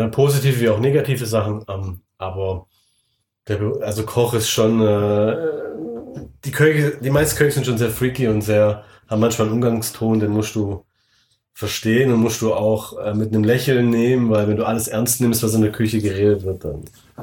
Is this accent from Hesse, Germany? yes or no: no; Baden-Württemberg, Germany; als Schwabe